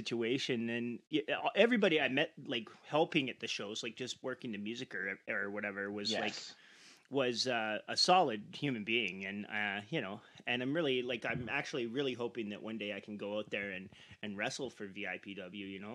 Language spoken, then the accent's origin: English; Campbell River, British Columbia, Canada; born there; I was born in Campbell River in 1984. Yes, I am that old.